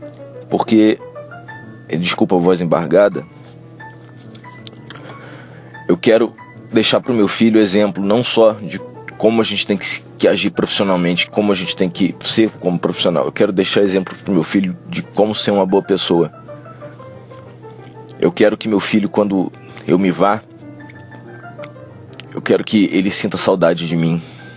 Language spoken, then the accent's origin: Portuguese; Teresópolis, Rio de Janeiro, Brazil; Eu sou de Teresópolis, Rio de Janeiro.